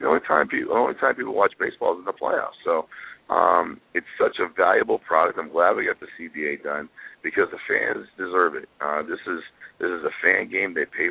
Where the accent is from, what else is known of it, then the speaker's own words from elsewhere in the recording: Cleveland, Ohio, United States; also born or lived in Rocky River; It is crazy because I grew up in Cleveland. I grew up right by the West Side Market. And we did move to Rock River, and my parents still live there.